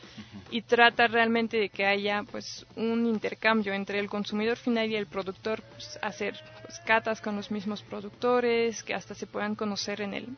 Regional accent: France; Por ejemplo, yo soy francesa, entonces pues voy a citar más lo de Francia.

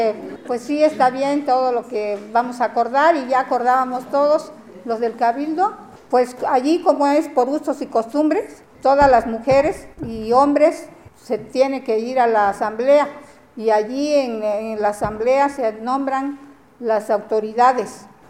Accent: Guelatao de Juárez, Oaxaca, Mexico; vengo de Guelatao de Juárez.

